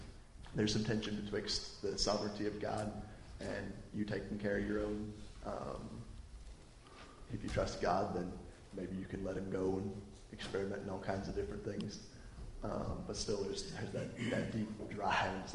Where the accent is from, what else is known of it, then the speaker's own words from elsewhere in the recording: Midwest, United States; I come from the Midwest. We're in the Bible Belt, and church is all about the Christian community